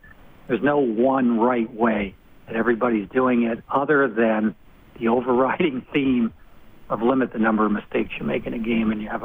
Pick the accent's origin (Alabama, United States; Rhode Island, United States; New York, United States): Rhode Island, United States; I wasn't a Minnesota player. I'm from Rhode Island.